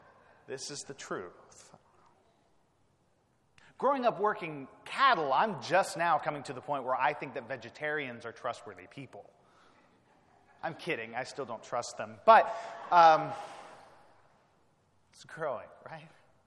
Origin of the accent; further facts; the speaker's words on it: Texas, United States; which as a Texan, I believe that if brisket or ribs is to have a sauce, then it should be spicy and tangy